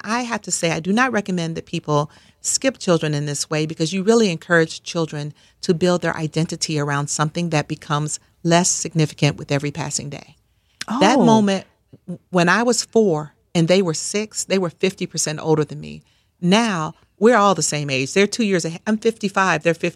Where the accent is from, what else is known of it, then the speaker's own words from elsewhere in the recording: Atlanta, Georgia, United States; And also, I grew up in Atlanta, where we all live in the shadow of Martin Luther King.